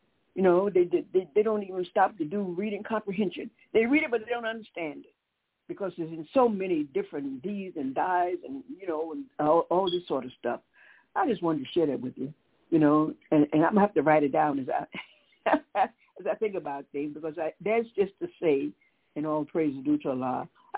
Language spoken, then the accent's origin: English; Nashville, Tennessee, United States; born there; Harry Medical College in Nashville, Tennessee, my birthplace, place I was born, the state as well as the hospital.